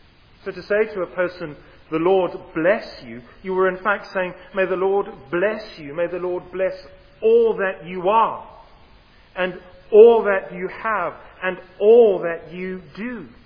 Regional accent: Camberwell, London, United Kingdom; also born or lived in Southern Africa; I was born, in fact, just down the road. I am from Camberwell. But I spent the majority of my life in Southern Africa.

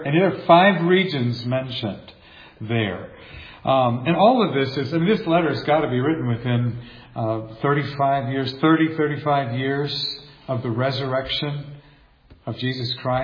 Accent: Fresno, California, United States; from Fresno, California.

